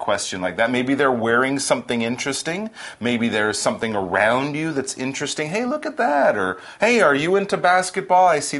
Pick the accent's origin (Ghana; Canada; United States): Canada; I'm from Canada.